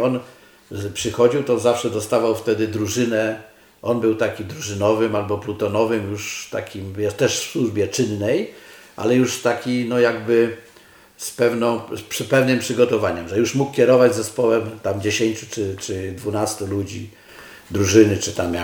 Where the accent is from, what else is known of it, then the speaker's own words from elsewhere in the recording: Warsaw, Masovian Voivodeship, Poland; jak on zobaczył, że ja też z Warszawy